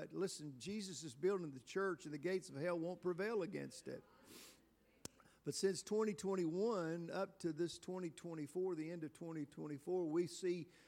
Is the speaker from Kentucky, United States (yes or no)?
yes; Kentucky, United States; My wife and I, actually, we were both born and raised in Kentucky. We were about 6 hours apart.